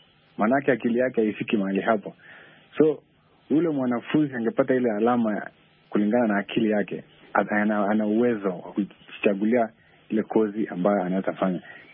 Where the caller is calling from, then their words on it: Kitale, Trans-Nzoia County, Kenya; Ya, natoka Kitale, Kenya.